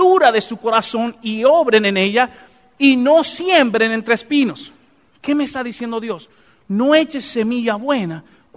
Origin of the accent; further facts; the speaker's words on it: Dominican Republic; Yo no puedo ser pastor en esa iglesia porque yo no nací en México. Bueno, aprendemos ahí, échemele salsa a los tacos y yo predico en español y en dominicano, ¿no?